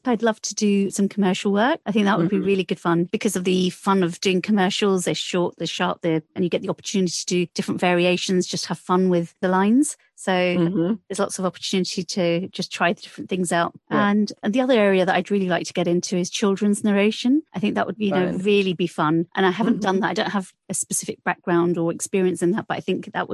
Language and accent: English; United Kingdom; accent: British; so I did the British pronunciation, obviously, because I'm a British voiceover artist.